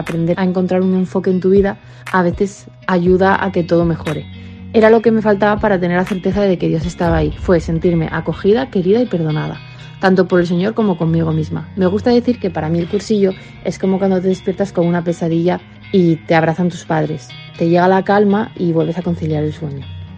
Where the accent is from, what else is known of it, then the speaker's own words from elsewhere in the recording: Oviedo, Asturias, Spain; tengo 24 años y soy de Oviedo, de Asturias.